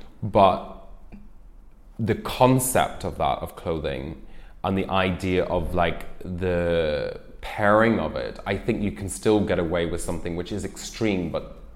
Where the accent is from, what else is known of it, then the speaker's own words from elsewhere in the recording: Ireland; I'm originally Irish, and I grew up there.